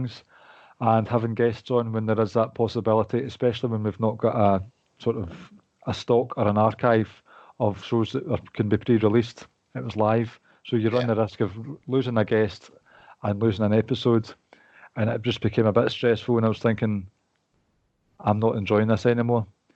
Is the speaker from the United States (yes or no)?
no; Scotland, United Kingdom; And it's funny that we're from Scotland, but we've got a bizarre amount of people that listen from America and Canada